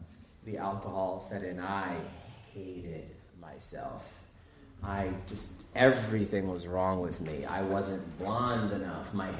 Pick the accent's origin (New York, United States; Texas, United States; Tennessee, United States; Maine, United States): New York, United States; Brooklyn; Born and raised in Brooklyn, out in Sheepshead Bay.